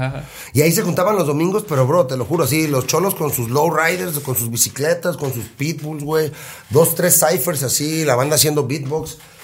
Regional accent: Mexico; moved away; Y yo cuando me fui de México, yo no había escuchado así nada de rap

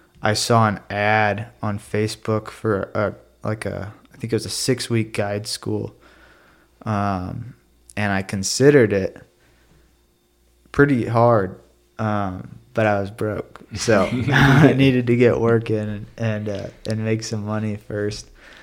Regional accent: Iowa, United States; now in Montana, United States; I'm from North Central Iowa. I've been living in Montana for going on 5 years now

